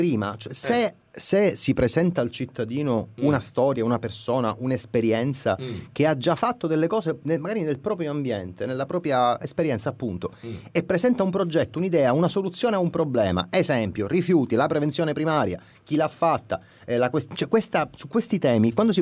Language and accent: Italian; Palermo, Sicily, Italy; E anche di Palermo, perché è anche di Palermo, il mio accento mi tradisce inevitabilmente.